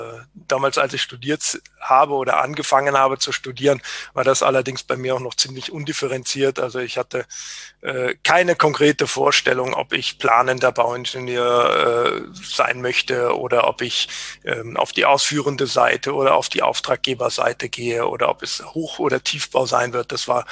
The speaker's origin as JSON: {"language": "German", "town": "Bonn", "region": "North Rhine-Westphalia", "country": "Germany", "tie": "born or raised there", "said": "bin auch Mitte 40. Vielleicht fange ich vorne an. Die ersten 3 Jahrzehnte meines Lebens habe ich im Rheinland gewohnt oder meinen Wohnort gehabt. Ich bin in Bonn geboren, habe in Aachen studiert und dann die ersten Jahre als Bauingenieur in Düsseldorf gearbeitet in einem Planungsbüro."}